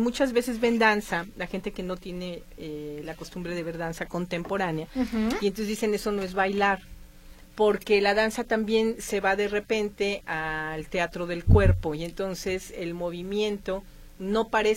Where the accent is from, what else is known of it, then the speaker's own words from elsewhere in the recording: Guadalajara, Jalisco, Mexico; Yo sí soy de Guadalajara.